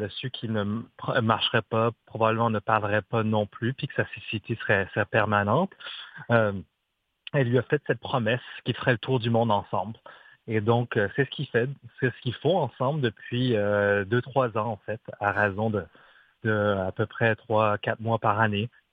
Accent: Moncton, New Brunswick, Canada; Ben, moi, j'habite Moncton, je viens de Moncton et tout ça.

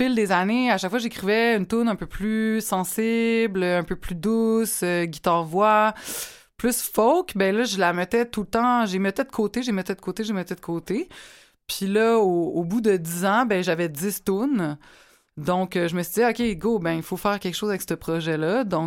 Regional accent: Repentigny, Quebec, Canada; Ben moi, je viens de Repentigny.

